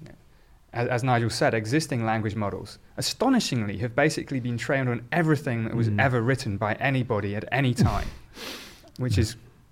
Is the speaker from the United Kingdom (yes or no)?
yes; Oxford, South East England, United Kingdom; born there; I was born in Oxford, which would have been true